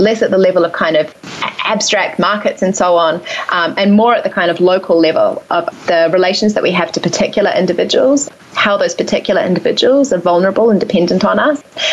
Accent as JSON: {"language": "English", "country": "New Zealand", "lives_now": "Australia", "said": "I'm from New Zealand"}